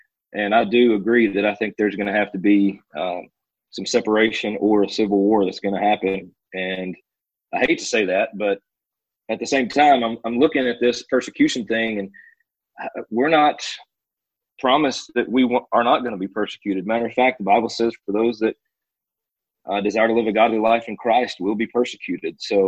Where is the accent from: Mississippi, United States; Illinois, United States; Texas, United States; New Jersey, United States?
Mississippi, United States; even in my home state of Mississippi